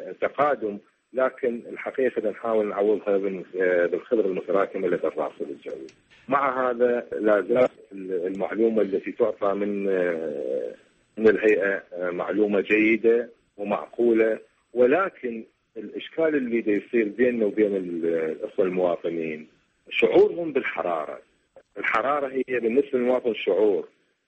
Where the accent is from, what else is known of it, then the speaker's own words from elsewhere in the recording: Iraq; الأشجار والحيوانات الموجودة عندنا بالعراق وحتى بالمنطقة متكيفين إلى درجات حرارة عالية